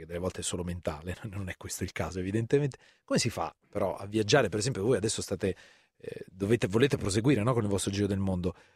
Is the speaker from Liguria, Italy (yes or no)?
no; Apulia, Italy; sono nato e cresciuto nella provincia di Taranto, dove per la prima volta sono andato in bici